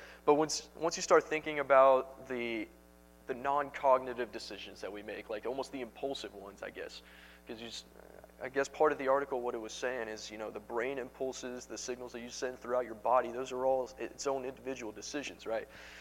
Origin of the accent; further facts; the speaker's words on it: Houston, Texas, United States; I'm from the Houston, Texas area